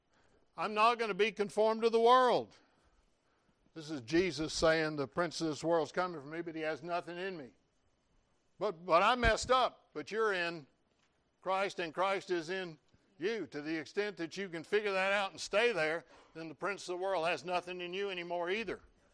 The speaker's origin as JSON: {"language": "English", "region": "Florida", "country": "United States", "said": "I'm thinking, I'm from Florida. We need 1 inch a week just to let the grass grow."}